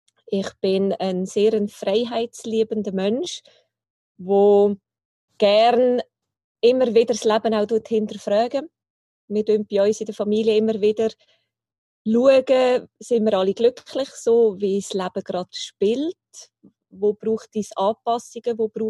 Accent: Aargau, Switzerland; Also ich bin in der ersten Zeit im Aargau, habe ich gelebt. Und nach der Trennung von meinen Eltern sind wir dann, als ich 12 war, ins Luzernische gezogen. Inzwischen wohne ich mit der Familie wieder im Aargau.

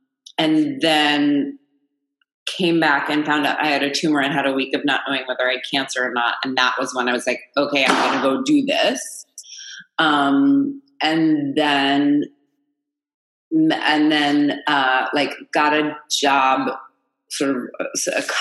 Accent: Manhattan, New York, United States; So I grew up in Manhattan and my parents got divorced when I was 8.

